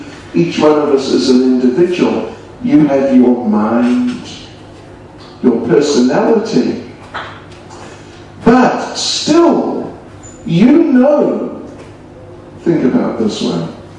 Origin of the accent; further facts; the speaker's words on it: New Zealand; That was in New Zealand. I'm from New Zealand.